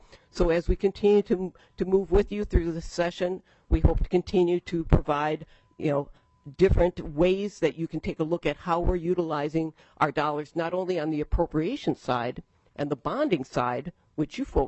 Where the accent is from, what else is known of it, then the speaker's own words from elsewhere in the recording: Fridley, Minnesota, United States; I bought the house I grew up in Fridley, so I've been there for 66 years